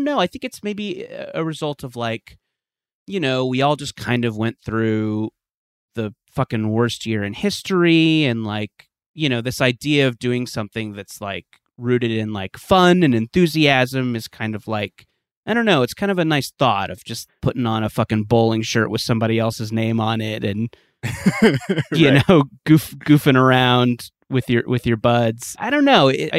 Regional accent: Orange County, California, United States; You know, I grew up in Orange County in the 90s. It was a big thing for me.

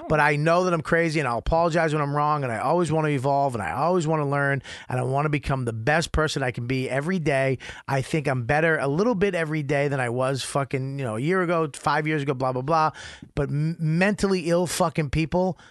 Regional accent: Boston, Massachusetts, United States; But I'm from Boston

